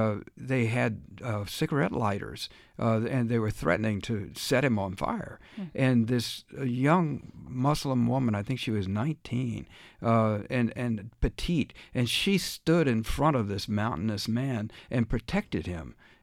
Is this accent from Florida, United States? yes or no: no; Dallas, Texas, United States; also born or lived in Abilene; Well, I grew up in Dallas, Abilene first and then Dallas, and I was in Dallas when Kennedy was killed.